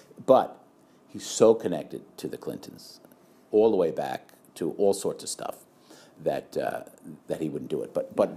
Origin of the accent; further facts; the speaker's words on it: Queens, New York, United States; I'm from Queens, New York. Trump lived a mile away from me. I know these kind of guys.